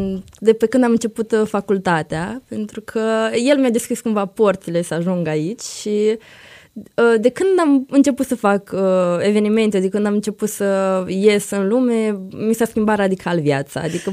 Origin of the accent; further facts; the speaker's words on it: Botoșani, Botoșani County, Romania; Tot așa nu sunt din Iași. De unde sunt? Ești? Din Botoșani.